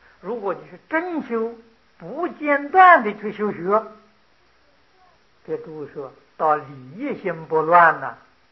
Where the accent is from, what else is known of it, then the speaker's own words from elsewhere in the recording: China; 我们中国人有这么多人在佛法里这个成就，说实在的话是得力于楞严的占的比例非常非常大啊！